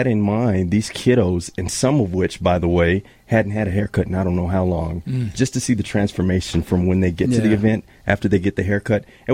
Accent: New Mexico, United States; also born or lived in Germany; I was born in Germany. I was raised in New Mexico. So what would that make me?

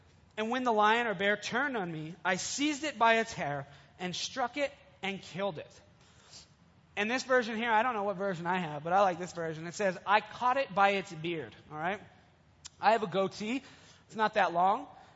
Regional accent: United States; I'm an American at heart. I like being comforted. I like TV.

